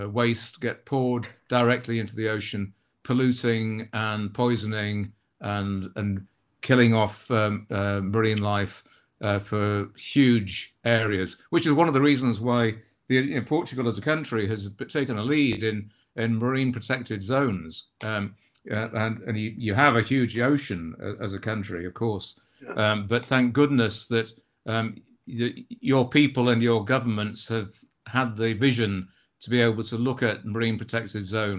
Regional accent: Scarborough, Yorkshire and the Humber, United Kingdom; my former family business was located in my hometown of in the northeast of England, in North Yorkshire, and a town called Scarborough

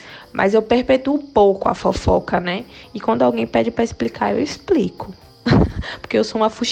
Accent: Bahia, Brazil; moved away; eu sou do interior, do sul da Bahia

